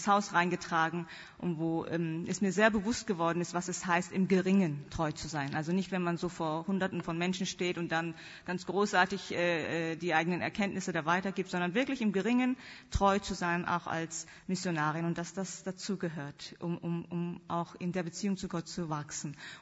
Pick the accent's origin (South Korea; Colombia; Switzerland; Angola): South Korea; German is a second language; also born or lived in North Rhine-Westphalia, Germany; Ich komme gebürtig aus Südkorea, bin aber in meiner Grundschulzeit in Deutschland, in Nordrhein-Westfalen aufgewachsen, wegen dem Studium von meinem Vater, der auch Theologie studiert hat in Münster. Also von 6 bis 12 war ich in Deutschland, dann bin ich zurück, wieder nach Korea